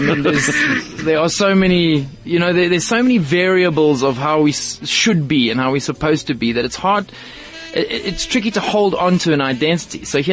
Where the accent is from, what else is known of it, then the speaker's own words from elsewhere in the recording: Durban, KwaZulu-Natal, South Africa; look, I'm from Durban